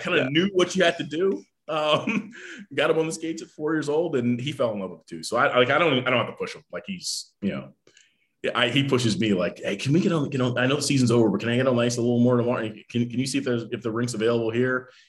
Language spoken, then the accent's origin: English; Maryland, United States; I grew up in Maryland.